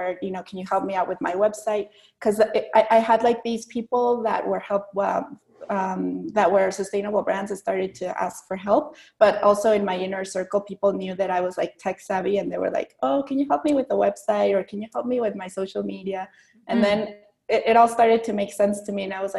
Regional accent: San Luis Potosí, Mexico; English is a second language; also born or lived in Michigan, United States; I'm tuning in from Mexico. I'm from Mexico and I live in San Luis Potosí, and it's very sunny here.

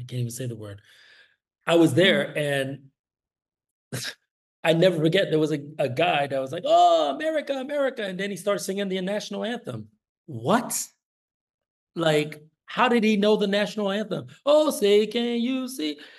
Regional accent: New York, United States; especially when I tell them I'm from New York or I'm from the States

